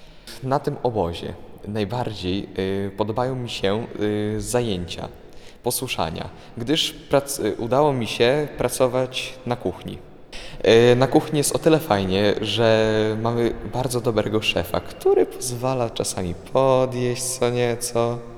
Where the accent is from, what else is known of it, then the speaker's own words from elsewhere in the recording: Lubin, Lower Silesian Voivodeship, Poland; Przyjechałem tutaj z Lubina, z Dolnego Śląska, spod Wrocławia.